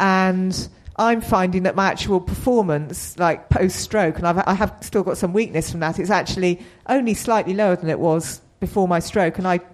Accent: South East England, United Kingdom; Well, I grew up in the New Forest, and I think I obviously had the luxury living in a new forest, of being able to ride on the greens

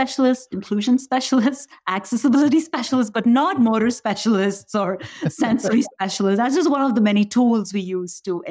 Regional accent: India; moved away as an adult; When I came from India in 2001 as a student.

